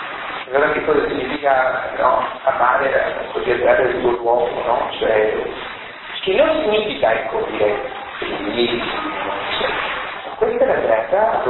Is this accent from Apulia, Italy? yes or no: yes; Apulia, Italy; Io non sono barese, e poi in più sono pugliese della parte del Taranto